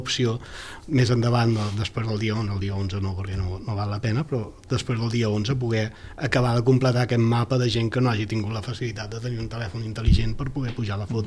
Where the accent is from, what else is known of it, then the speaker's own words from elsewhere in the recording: Sant Feliu de Guíxols, Catalonia, Spain; jo soc de Sant Feliu de Guíxols